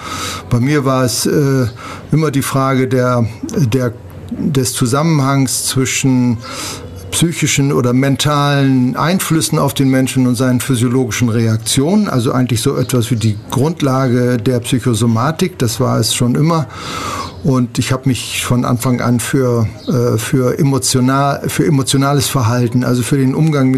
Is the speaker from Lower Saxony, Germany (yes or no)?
yes; Lower Saxony, Germany; Ja, wie man gleich an meiner Sprache auch hört, ich bin kein Schwabe und auch kein Süddeutscher, sondern ich komme sozusagen aus der nördlichen Ecke. Ich komme aus der Nähe von Bremerhaven. In meiner Vita schreibe ich immer geboren an der Nordsee